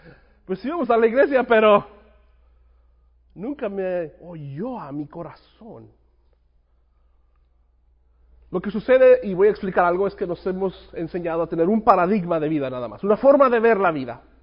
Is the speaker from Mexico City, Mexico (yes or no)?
no; Guadalajara, Jalisco, Mexico; now in Lubbock, United States; Yo crecí en Guadalajara, millones de personas, ¿no?